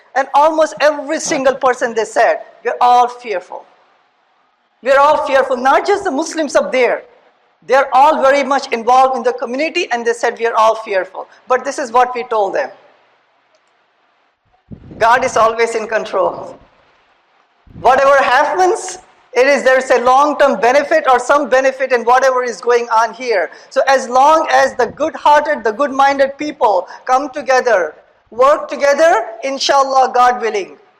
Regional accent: India; now in United States; as I was growing up in India, I had fear of the unknown because I did not knew the wonderful American people

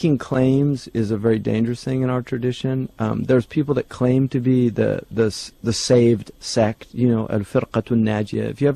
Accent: United States; born there; I wasn't born in Iran or born, you know, I was born in America.

